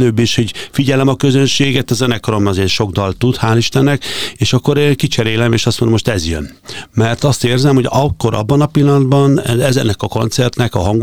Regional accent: Gyula, Békés, Hungary; mikor gyerekként ugye kerestem a helyemet Gyulán, ahol én felnőttem

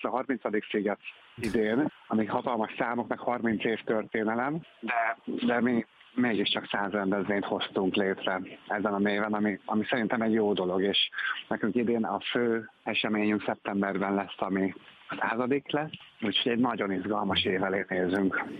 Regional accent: Budapest, Hungary; Nekünk így a budapesti események a fő fókuszú történetek, nyilván azért, mert innen származunk

